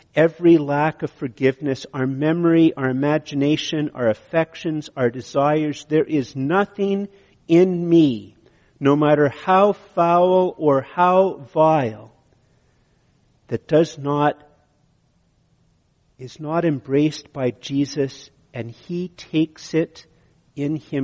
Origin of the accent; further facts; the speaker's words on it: Canada; maybe the fact that I'm Canadian